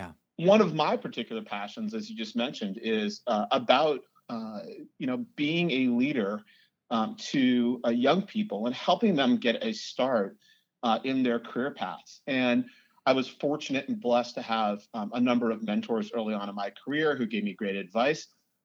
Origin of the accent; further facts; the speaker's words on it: Massachusetts, United States; Mine started out as a growing up in Massachusetts and in the suburbs of Boston.